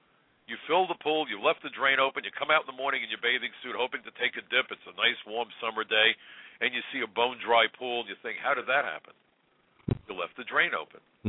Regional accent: New York, United States; I'm a New Yorker. I went to Brooklyn College. You can't be more Brooklyn than that.

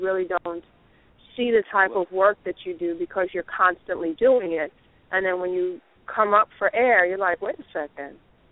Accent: New York, United States; We're from New York. That's what we do.

